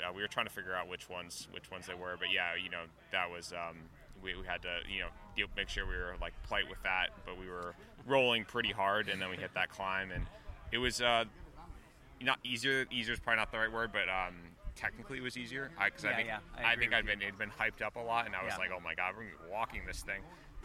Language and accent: English; Massachusetts, United States; now in Colorado Springs, United States; I know they said during the awards I'm from Manchester, but that's because my bike reg account still says that from Massachusetts. But I live in Colorado Springs now.